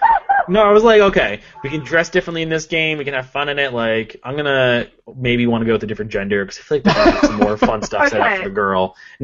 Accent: United States; I'm very American.

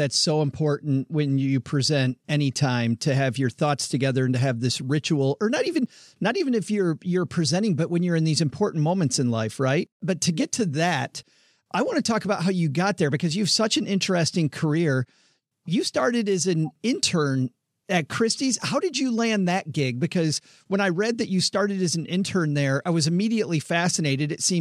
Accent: Michigan, United States; So I'm from Southwest Michigan, which means, Lydia, when I hear about an auctioneer, I think somebody's farm went under

